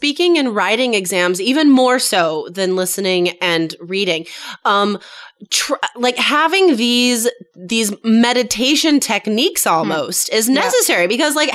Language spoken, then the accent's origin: English; United States; when I was living in Taiwan, whenever I had to renew my work visa, because I'm American, it was always the most expensive one.